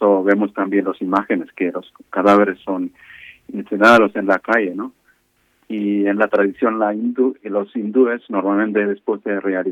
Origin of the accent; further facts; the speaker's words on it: Kerala, India; Spanish is a second language; moved away as an adult; now in Burgos, Spain; yo soy un sacerdote de la India, de un estado de la India, se llama Kerala, un estado al suroeste de la India.